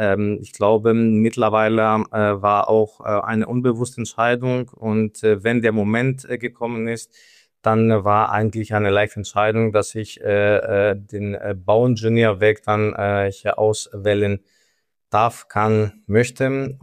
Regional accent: Greece; moved away as an adult; now in Germany; sehr bald 36 Jahre alt. Ich komme aus Griechenland, gebürtiger Grieche und seit den letzten 10 Jahren hier in Deutschland tätig. Und genau, vor 10 Jahren bin ich nach Deutschland gekommen, direkt nach dem Bauingenieurstudium.

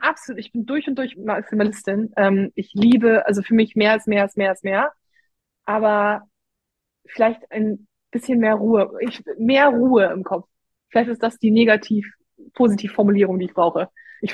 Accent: Hamburg, Germany; Ja, ich bin Hamburgerin.

